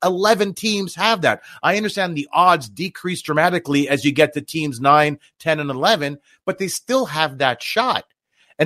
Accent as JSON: {"language": "English", "country": "Canada", "said": "We're Canadian."}